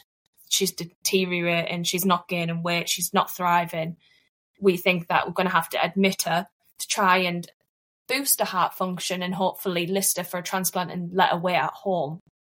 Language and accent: English; Middlesbrough, North East England, United Kingdom; So one of us is with Evie for 3 days and then one of us goes back home, because we're from Middlesbrough, so we're not too far away